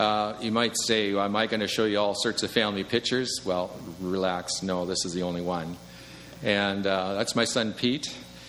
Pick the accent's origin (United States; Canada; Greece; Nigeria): Canada; Calgary, Alberta; I was born and raised in Calgary